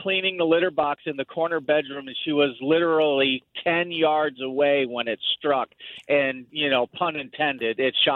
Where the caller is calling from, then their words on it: Florida, United States; Well, I'm from Southwest Florida down here, the lightning capital of the world, I think.